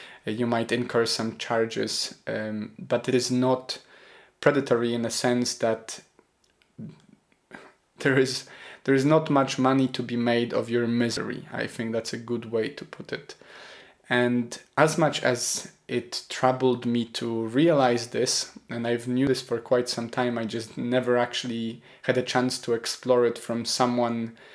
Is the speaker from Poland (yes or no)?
yes; Poland; I come from Poland, where there is also public health support.